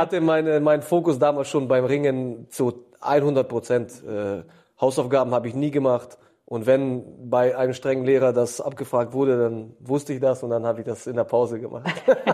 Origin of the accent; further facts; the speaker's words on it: Nienburg, Lower Saxony, Germany; ich bin 39 Jahre alt, ich komme aus Nienburg